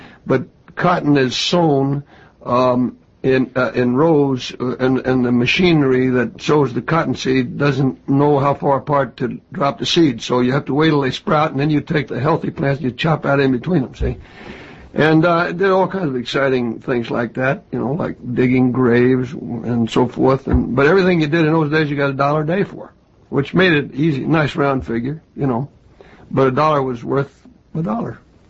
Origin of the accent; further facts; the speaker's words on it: San Antonio, Texas, United States; born there; I was born in San Antonio, Texas.